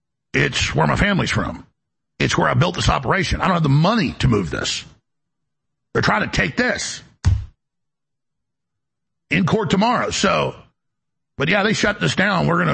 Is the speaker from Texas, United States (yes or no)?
yes; Dallas, Texas, United States; I grew up in Dallas in the 1980s when it was the murder capital.